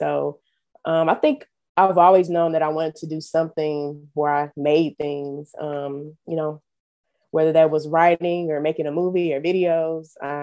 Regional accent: Florissant, Missouri, United States; also born or lived in Northwoods; I started growing up in Northwoods, probably up until about kindergarten. Then my family and I moved to Florissant. So I've been a Florissant kid ever since. I'm still there.

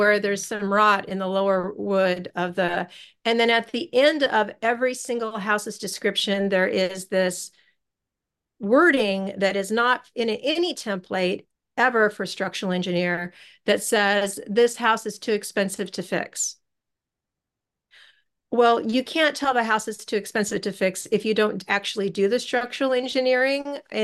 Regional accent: Seward, Alaska, United States; I'm from Seward.

